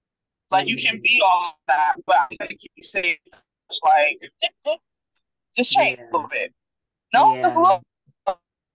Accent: Brooklyn, New York, United States; and I'm from Brooklyn, and so, and I'm West Indian.

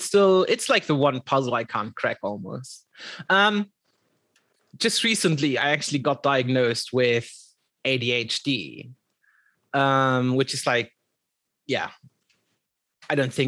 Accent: Germany; There wasn't really any exposure to technology, not within the GDR times, at least not that I can remember. You have to sort of keep in mind, I was like 6 years old when the reunif

